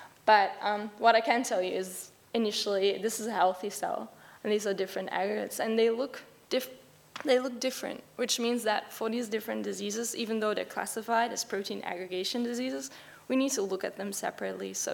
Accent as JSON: {"language": "English", "country": "Netherlands", "lives_now": "Melbourne, Australia", "said": "I came from the Netherlands, and there I did my bachelor's and master's degree"}